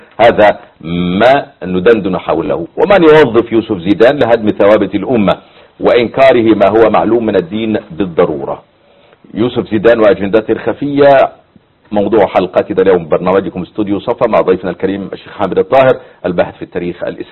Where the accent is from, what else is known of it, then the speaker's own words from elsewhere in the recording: Egypt; لكنه للأسف يحسب على المسلمين عندنا في مصر